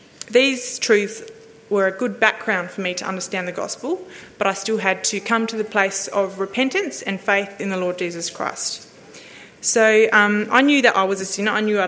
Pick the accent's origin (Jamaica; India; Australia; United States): Australia; Murray Bridge, South Australia; I grew up in Murray Bridge, a farming district not too far away from here, and I grew up next door to my husband, actually, for the first few years of my life. And then from there went to live at Maipalunga